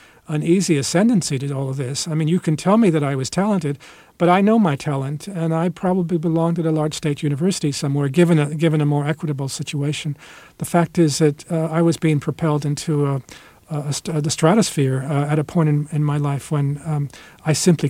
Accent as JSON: {"language": "English", "country": "Mexico", "lives_now": "China", "said": "Well, I have come here as a Mexican Catholic to tell you that, in fact, I am you."}